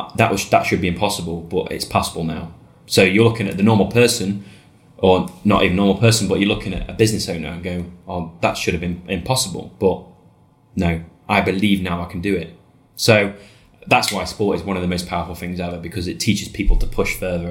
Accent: United Kingdom; I take immense pride that, you know, I am who I am and I'm British.

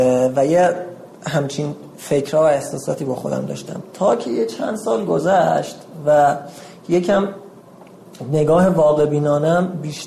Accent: Iran; حالا درسته ما اصالتاً افغانستانی هستیم، ولی من الان به معنای 100% یه جوان ایرانی ام، متولد اینجا، فرهنگ اینجا رو دارم، زبون اینجایی، لهجه اینجایی

